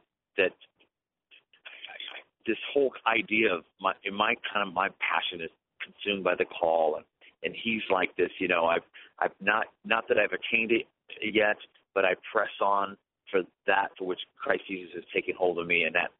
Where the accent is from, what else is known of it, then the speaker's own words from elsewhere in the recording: California, United States; Well, I was raised in California, going to dead, dry, boring churches my whole life.